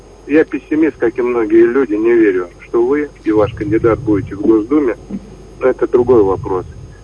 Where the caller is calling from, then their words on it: Velikiye Luki, Pskov Oblast, Russia; Я из Великих Лук.